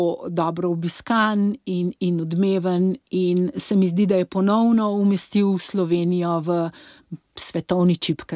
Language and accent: Slovenian; Ljubljana, Central Slovenia, Slovenia; glede na to, da sem Ljubljančanka